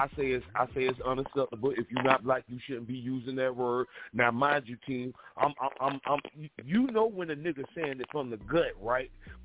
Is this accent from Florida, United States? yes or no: yes; Florida, United States; But, you know, look, I'm from Duval County. I grew up on Moncrief Road. That's how the fuck we talk. That's how my grandma talk, granddaddy talk.